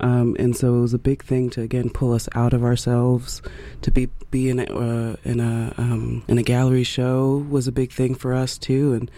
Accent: California, United States; I'm from California, seeing how, again, we went through a shutdown.

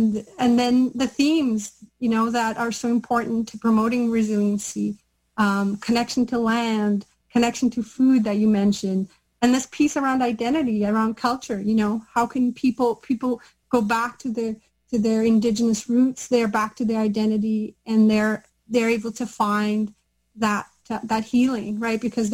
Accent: Brazil; English is a second language; moved away as an adult; now in Canada; I'm originally from Brazil. My background is Italian, Portuguese, Brazilian Indigenous, and Lebanese. And I've been in Canada almost 20 years.

